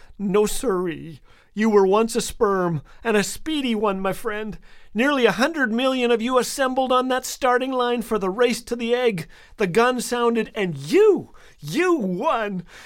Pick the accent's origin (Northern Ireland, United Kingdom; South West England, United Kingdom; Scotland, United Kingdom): Scotland, United Kingdom; about the same as a Scotsman like me over-tipping in a restaurant.